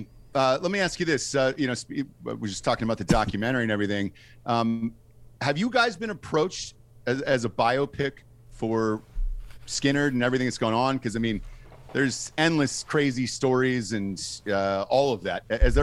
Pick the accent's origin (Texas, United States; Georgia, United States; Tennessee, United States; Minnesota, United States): Georgia, United States; Like, again, I'm from Georgia.